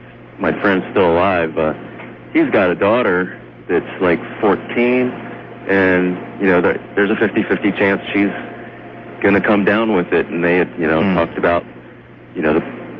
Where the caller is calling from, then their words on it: Harrisburg, Pennsylvania, United States; I'm calling from Harrisburg, Pennsylvania